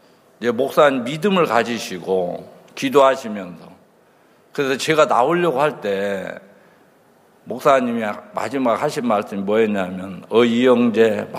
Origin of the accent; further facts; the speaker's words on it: Chungcheong, South Korea; 저는 충청도 사람이고 아주 둔해요.